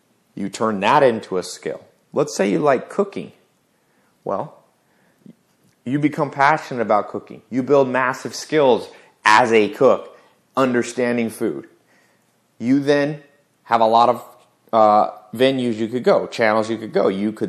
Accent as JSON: {"language": "English", "region": "the South", "country": "United States", "tie": "born or raised there", "said": "I've experienced racism. I grew up in the South"}